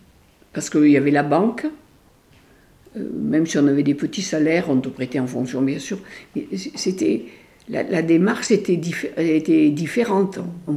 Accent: Bourdeaux, Auvergne-Rhône-Alpes, France; je suis née à Bourdeaux et je mourrai à Bourdeaux. J'ai passé toute ma vie à Bourdeaux.

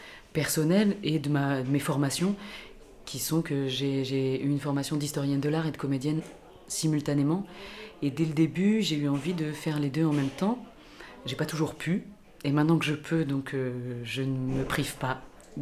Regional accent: Paris, Île-de-France, France; born there; Peut-être parce que je suis parisienne et que une parisienne de naissance, en tout cas

